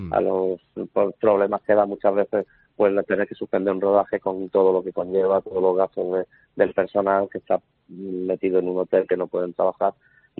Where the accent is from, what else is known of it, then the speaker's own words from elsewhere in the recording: Málaga, Andalusia, Spain; yo soy de aquí, de Málaga